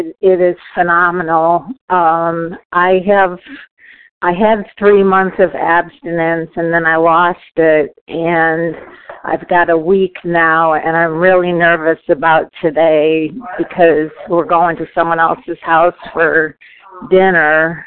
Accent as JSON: {"language": "English", "town": "Raleigh", "region": "North Carolina", "country": "United States", "said": "I'm from Raleigh, North Carolina"}